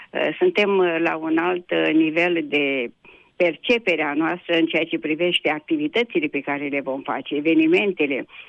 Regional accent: Romania; m-a făcut să mă simt mândră că sunt româncă

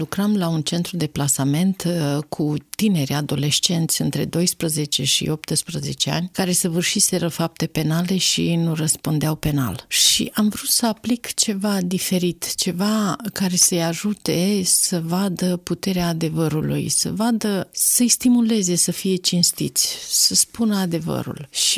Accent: Târgu Frumos, Iași County, Romania; sunt din Târgu Frumos, din neamul ursarilor, sunt neam de negustor, pentru că părinții mei erau negustori, rom-negustori

